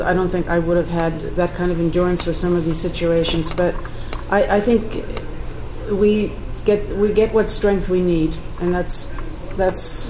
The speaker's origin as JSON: {"language": "English", "country": "Germany", "moved": "yes", "said": "I came from Germany. I was a blank slate as far as Mormonism goes."}